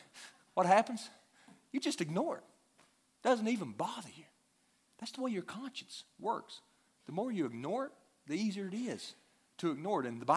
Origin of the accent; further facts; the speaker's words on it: United States; Now, can I just tell you something as an American?